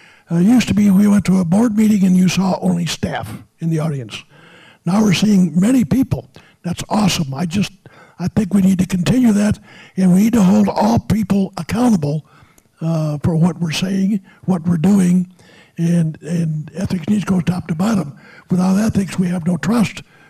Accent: Adrian, Michigan, United States; I am born and raised in Adrian, third generation. My grandchildren here represent 5 generations of my family living in Adrian.

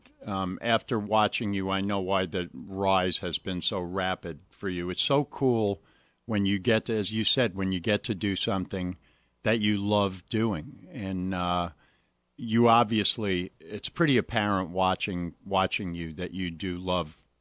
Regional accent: New York, United States; also born or lived in California; I'm from New York. I lived in California for a long, long time.

